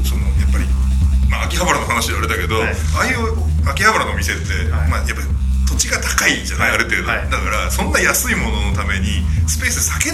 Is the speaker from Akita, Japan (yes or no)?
yes; Noshiro, Akita, Japan; もうのし、あのうちの秋田県の能代市ですけど、はい、能代市内に蔦屋と地元書店しかないような状況で